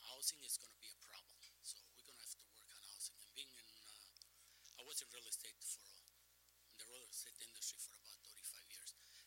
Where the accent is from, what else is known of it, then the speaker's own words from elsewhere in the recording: Italy; now in Kenosha, United States; I've been living in Kenosha for almost 50 years. I came from Italy, and I worked at the old American Motors many, many years ago for about 10 years